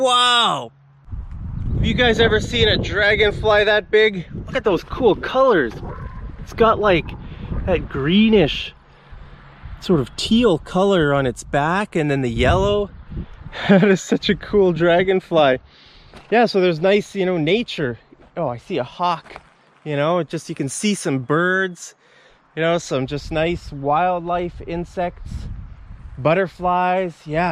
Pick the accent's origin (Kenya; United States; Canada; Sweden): Canada; Western Canada; I'm new here. I'm from Western Canada. This is my first time in Eastern Canada.